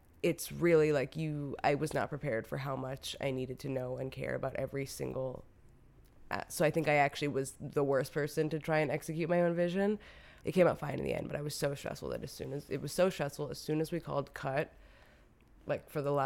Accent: New York, United States; I very gay, very Latina. I grew up in Queens.

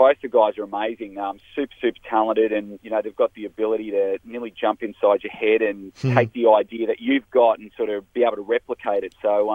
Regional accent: Tasmania, Australia; growing up in Tassie, played a lot of footy as a kid

